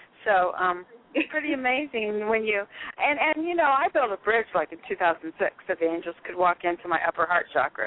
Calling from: Sacramento, California, United States; I'm still in Sacramento.

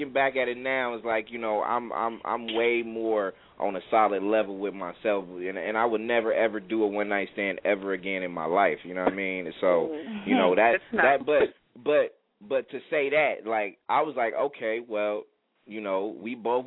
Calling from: California, United States; I'm calling from the Bay Area out here on the West.

